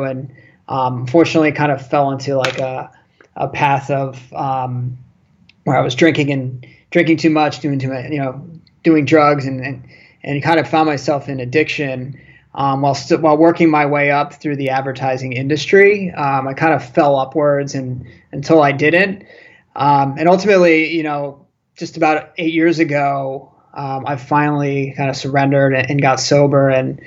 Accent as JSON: {"language": "English", "region": "Florida", "country": "United States", "tie": "born or raised there", "moved": "as an adult", "lives_now": "New York City, United States", "said": "I grew up in South Florida. Always had the dream to move up to New York City. And while I was down there, I attended the University of Miami"}